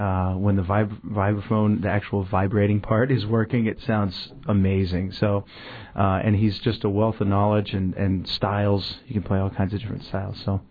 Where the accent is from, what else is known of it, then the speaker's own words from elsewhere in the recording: Sitka, Alaska, United States; I'm born and raised in Sitka. I'm Tlingit and some other things, like most people are. But I was raised as culturally as I could in Sitka.